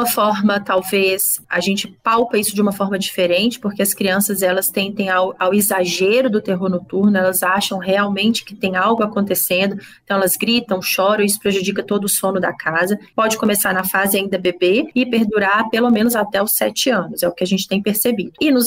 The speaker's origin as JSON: {"language": "Portuguese", "town": "Belo Horizonte", "region": "Minas Gerais", "country": "Brazil", "said": "eu sou de Belo Horizonte."}